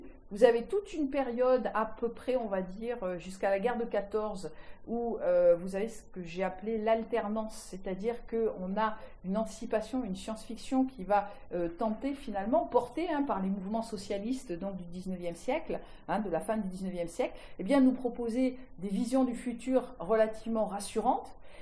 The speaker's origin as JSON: {"language": "French", "town": "Bordeaux", "region": "Nouvelle-Aquitaine", "country": "France", "said": "comme je suis bordelaise, j'aime bien aussi faire de la publicité aux maisons d'édition bordelaises."}